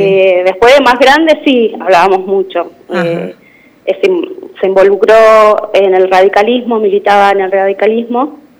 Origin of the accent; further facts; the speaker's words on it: Berazategui, Buenos Aires Province, Argentina; also born or lived in Luján; yo nací en Luján, estábamos en Luján en ese momento, en el 71. Y después en el año 72 nos mudamos a Berazategui, estábamos, bueno, los cinco hermanos y mis viejos, a un departamento en Berazategui, que es donde vivimos ahí hasta el último momento